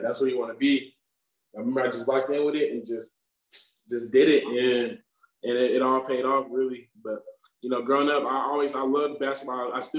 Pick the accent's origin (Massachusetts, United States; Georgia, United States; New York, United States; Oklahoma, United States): Oklahoma, United States; Oklahoma City; also born or lived in Chickasha, Oklahoma / Wichita, Kansas; So, yeah, I was born in Chickasha, Oklahoma. It's a small town, like 30 minutes from Oklahoma City. I was born there. I moved to Wichita, Kansas, like around fourth grade. Then I moved back to Oklahoma City